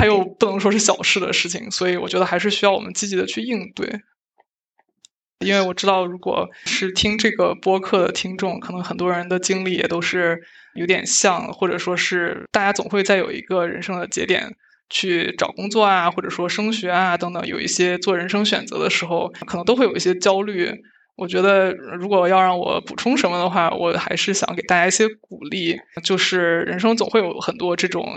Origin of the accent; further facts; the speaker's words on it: China; 在我们作为中国人的话，就是毕竟确实英语可能是我们的第二语言